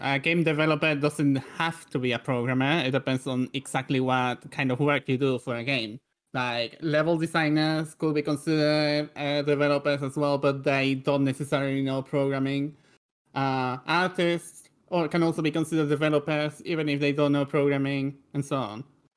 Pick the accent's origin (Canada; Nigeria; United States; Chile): Chile; first language Spanish; English is a second language; I also know Spanish. Like, my first language is Spanish. I did not teach myself English, but I did learn English outside of school because in my country, which is Chile, I forgot to mention my country, by the way.